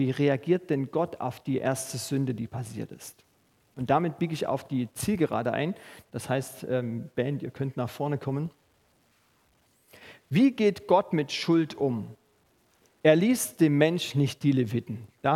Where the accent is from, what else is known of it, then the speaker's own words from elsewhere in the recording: Germany; Und wir als Deutsche, wir sind da so cool drin.